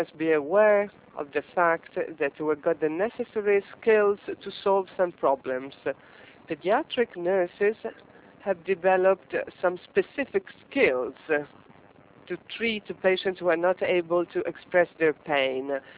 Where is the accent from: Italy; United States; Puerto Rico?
Italy; Alghero, Sardinia; I come from Sardinia, Alghero, and I work in an anesthesiology department.